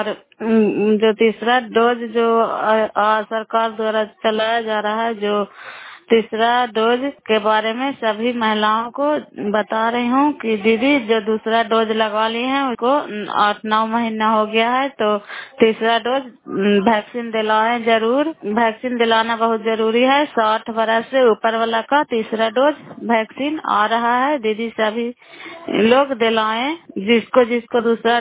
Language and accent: Hindi; Bairiganj, Bihar, India; नालंदा जिला कराय ब्लॉक मकराता पंचायत ग्राम बैरीगंज की निवासी हूँ।